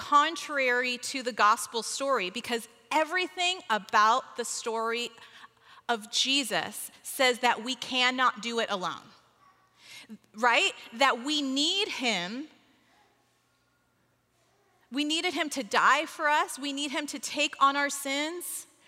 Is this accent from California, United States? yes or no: yes; California, United States; I'm from California. How do I do things in the snow?